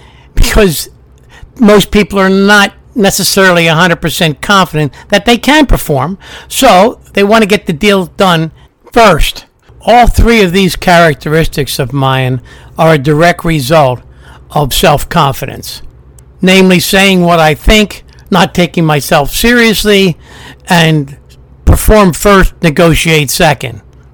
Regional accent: Ireland; is a good place for me because I'm Irish

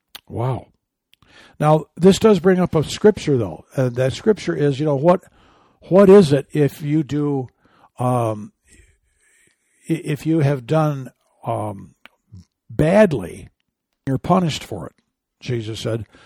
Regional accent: Michigan, United States; I'm from Michigan. My Lions are in there.

